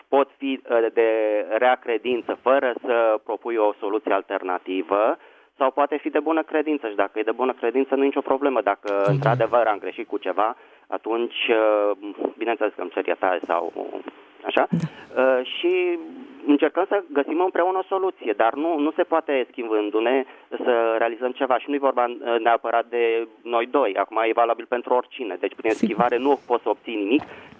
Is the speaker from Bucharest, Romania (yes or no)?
yes; Bucharest, Romania; din București.